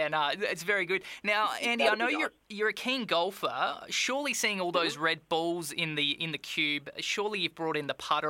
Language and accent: English; South Australia, Australia; because I'm South Australian